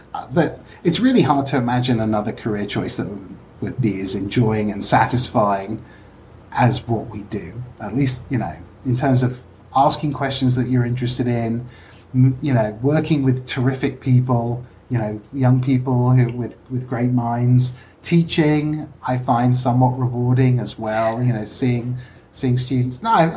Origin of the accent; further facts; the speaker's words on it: London, United Kingdom; So I grew up in London, North London.